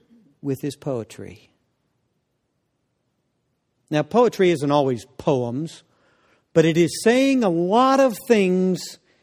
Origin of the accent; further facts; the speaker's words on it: Kansas, United States; She was in Albany, New York. I was from Kansas.